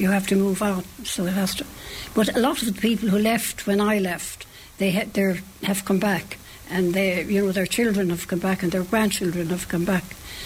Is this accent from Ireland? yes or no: yes; Cratlow, Munster, Ireland; Now, when I was growing up in Cratlow, it was a very different community. It was a very, very close-knit community.